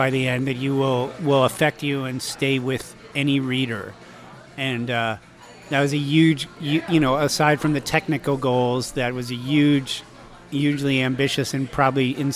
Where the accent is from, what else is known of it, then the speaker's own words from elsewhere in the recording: Las Vegas, Nevada, United States; And when I was a kid growing up in Las Vegas, you literally looked on the streets for a brown Rolls Royce